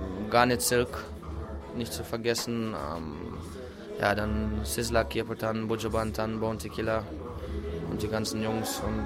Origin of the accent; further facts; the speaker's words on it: Bielefeld, North Rhine-Westphalia, Germany; Und da, wo ich herkomme aus Bielefeld, da ist so, ja, kommt es einem vor, als wenn es 364 Tage im Jahr regnen würde.